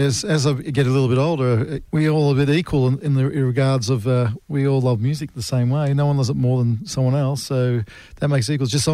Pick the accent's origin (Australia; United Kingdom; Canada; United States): Australia; we continue a legacy of being Australian, connected with the music and loving the music we love.